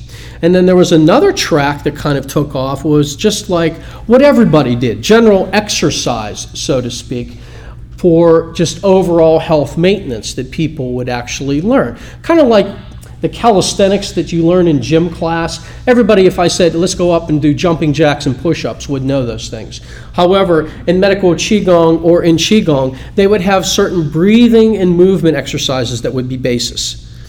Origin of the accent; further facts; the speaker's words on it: Pittsburgh, Pennsylvania, United States; they're actually doing this in my hometown in Pittsburgh right now.